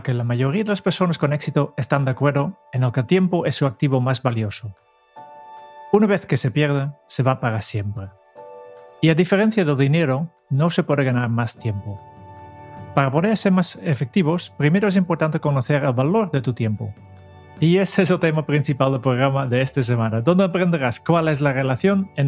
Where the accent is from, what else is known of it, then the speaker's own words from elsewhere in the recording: Netherlands; Spanish is a second language; y yo como holandés lo noto en varios casos